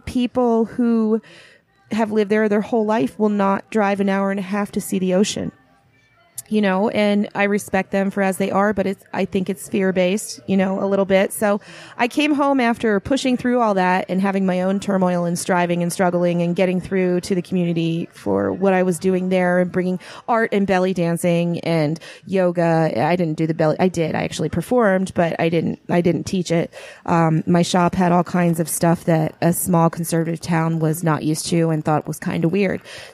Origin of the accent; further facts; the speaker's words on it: Pennsylvania, United States; born there; also born or lived in Arizona; I was born in Pennsylvania, lived half my life in Arizona, was gone 6 years, and I just came back.